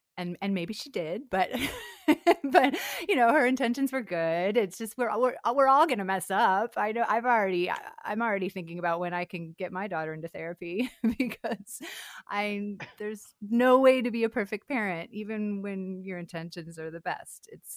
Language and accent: English; St. Louis, Missouri, United States; now in Los Angeles, United States; which was strange to me because I'm from St. Louis.